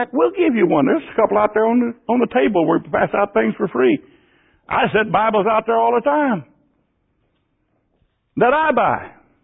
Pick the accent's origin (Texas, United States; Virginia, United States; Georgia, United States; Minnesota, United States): Texas, United States; Physically, financially, being an American, being a Texan, and being a Christian.